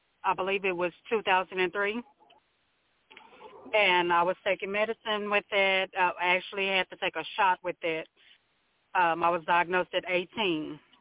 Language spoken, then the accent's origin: English; Palestine, Texas, United States; Well, I'm from Palestine, Texas, and right now I am doing just sideline jobs.